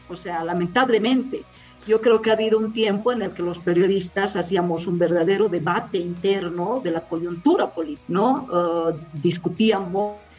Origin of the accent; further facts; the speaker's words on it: Sucre, Chuquisaca, Bolivia; porque yo soy de Sucre. Entonces, en Chuquisaca